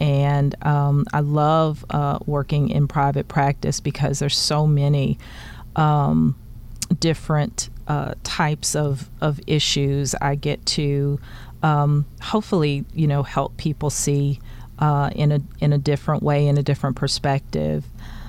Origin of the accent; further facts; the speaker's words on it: Marshall, Texas, United States; I moved back home. I'm originally from Texas, from Marshall, Texas